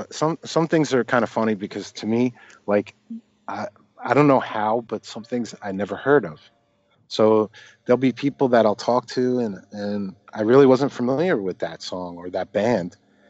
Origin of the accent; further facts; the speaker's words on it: New York City, New York, United States; now in Germany; when I grew up in New York City, so, you know, at 12 o'clock, they would blow the fire whistle.